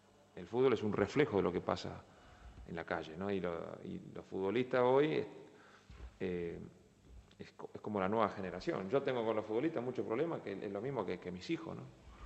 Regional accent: Leones, Córdoba, Argentina; moved away; siempre fuimos a mi pueblo, a Leones. Durante 15 años, bueno, podríamos habernos quedado en Ibiza, en San Sebastián. Y siempre fuimos a mi pueblo. Bueno, puede ser porque es el lugar donde me fui muy joven

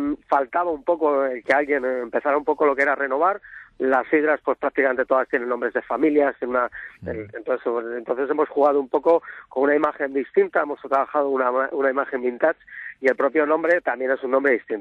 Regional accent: Basque Country, Spain; yo concretamente soy vasco

